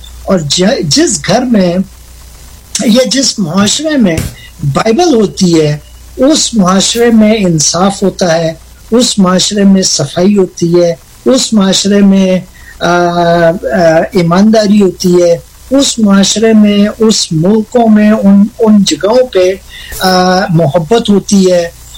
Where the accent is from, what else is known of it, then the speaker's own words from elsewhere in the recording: Pakistan; میں جب چھوٹا تھا پاکستان میں ہم کو یہ بتایا جاتا تھا